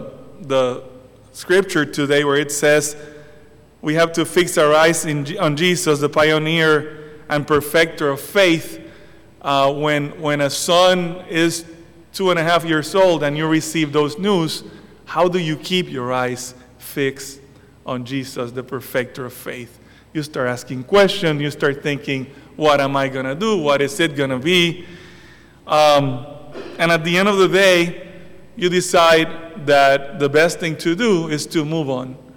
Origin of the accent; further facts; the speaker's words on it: Puerto Rico; English is a second language; my accent is from West Gurnee, but Pastor Bill already said I'm from Puerto Rico